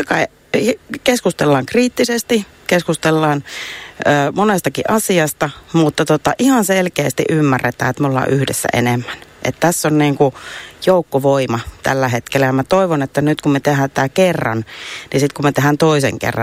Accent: Joensuu, North Karelia, Finland; itse olen Joensuusta kotoisin ja elin ihanaa kouluaikaa 70-80-luvulla.

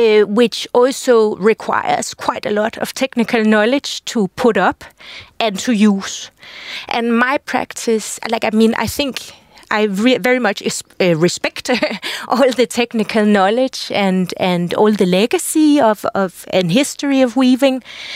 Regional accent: Denmark; now in Helsinki, Finland; Yeah, I'm from Denmark. And I fell in love with Helsinki 13 years ago during an Erasmus stay in Aalto University

